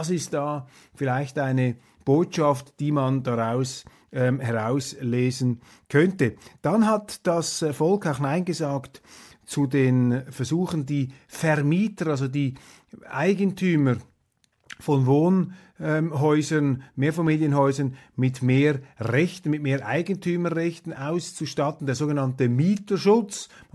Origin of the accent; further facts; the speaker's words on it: Switzerland; Und das ist genau die Gefahr, der wir auch als Schweizer gegenüber sehen uns